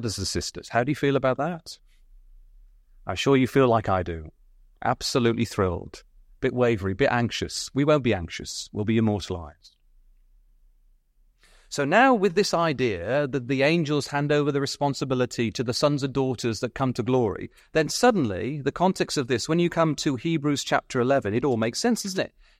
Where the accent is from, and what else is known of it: England, United Kingdom